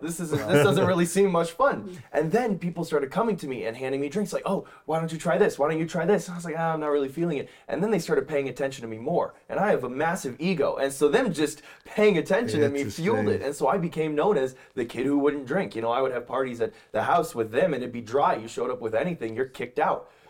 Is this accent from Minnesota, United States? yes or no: no; Thousand Oaks, California, United States; I was raised in Thousand Oaks, California, which is about 40 miles north of LA itself.